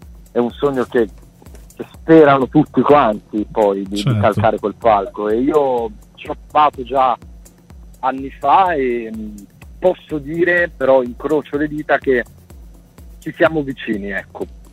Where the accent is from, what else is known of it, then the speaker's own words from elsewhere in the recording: Sanremo, Liguria, Italy; Sono, ecco, nella mia terra ora, sono qua in Liguria